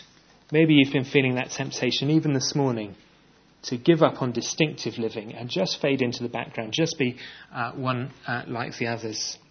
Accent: South West England, United Kingdom; So sometimes I tell people that I'm Cornish.

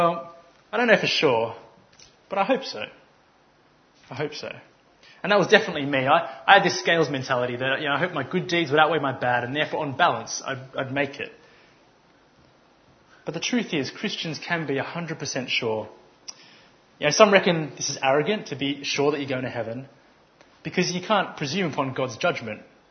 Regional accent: Australia; I'm from Australia, in case you hadn't noticed

